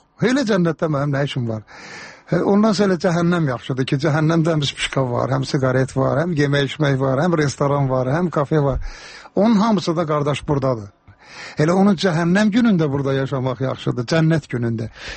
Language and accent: Azerbaijani; Karabakh, Azerbaijan; Məndə zarafatçı Qarabağlıyam